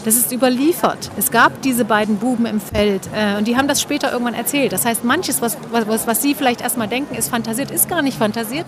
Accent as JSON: {"language": "German", "region": "East Germany", "country": "Germany", "said": "Ich bin ja ein Kind der DDR. Das heißt, ich habe dieses Land erlebt und ich weiß, wie es war."}